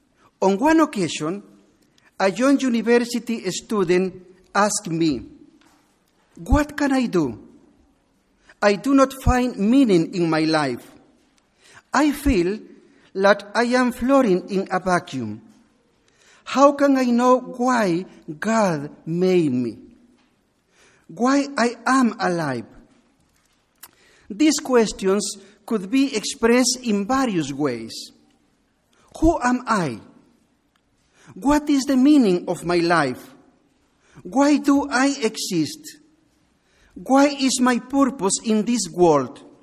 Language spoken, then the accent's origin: English; Guatemala; English is a second language; and I am from Guatemala.